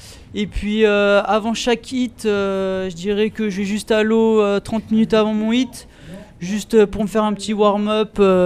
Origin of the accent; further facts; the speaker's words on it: Pays de la Loire, France; j'ai 16 ans et je viens de Loire-Atlantique.